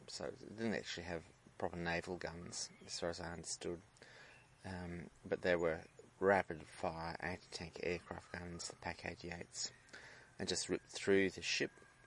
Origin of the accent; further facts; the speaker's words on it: Australia; or as an Australian, to read through.